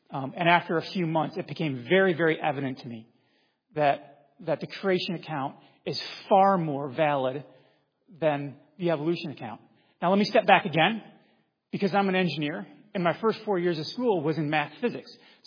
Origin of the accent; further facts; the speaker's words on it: Buffalo, New York, United States; I grew up in Buffalo, New York, transferred from Buffalo to Clemson.